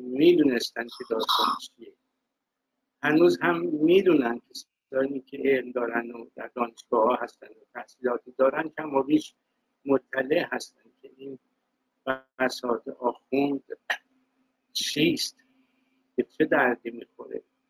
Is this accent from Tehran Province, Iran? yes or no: no; Isfahan, Iran; born there; خب من که در شهر اصفهان متولد شدم